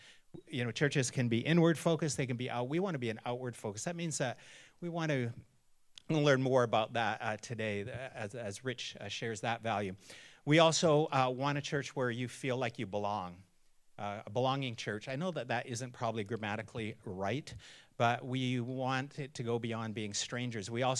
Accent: Canada; also born or lived in United States; I'm a Canadian, but our family lived in the U.S. several years.

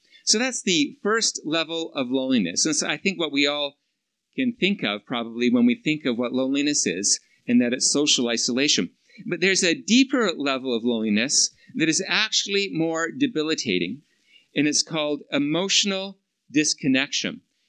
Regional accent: Vancouver, British Columbia, Canada; I'm from Vancouver.

